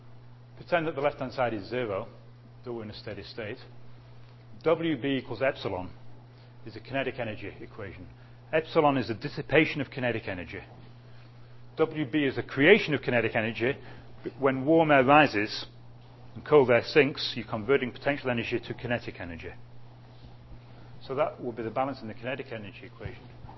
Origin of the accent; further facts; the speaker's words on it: England, United Kingdom; now in United States; I'm English and I live in America and I'm visiting Canada.